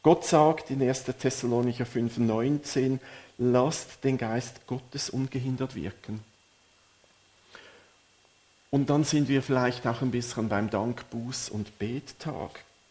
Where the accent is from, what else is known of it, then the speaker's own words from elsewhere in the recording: Switzerland; Bei uns in der Schweiz sind es vielleicht Blumen, die bringt man mit, vielleicht eher für die Frau im Haushalt.